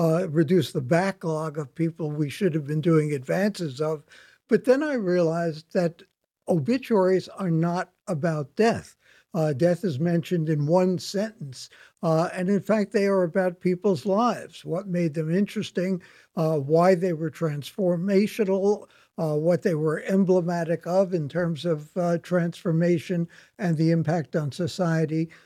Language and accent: English; Brooklyn, New York, United States; coming from a family growing up in Brooklyn that where death was denied at all the time.